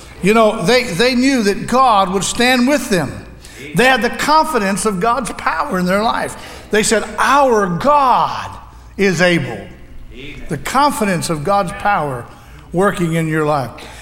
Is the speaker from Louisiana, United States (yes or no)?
no; Florida, United States; I grew up in Florida all my life, lived all my life in Florida. And I love Florida.